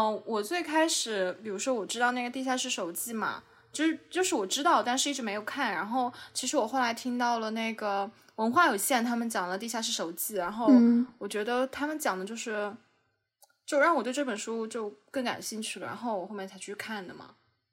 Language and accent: Chinese; China; 一个是因为自己是中国人嘛，然后对母语的理解相对来说可能会比对那些西方